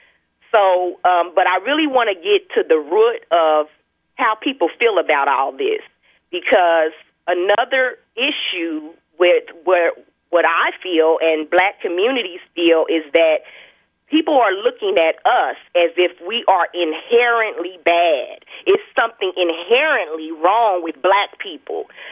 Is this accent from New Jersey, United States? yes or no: no; Kansas City, Missouri, United States; within my hometown that I grew up in, Kansas City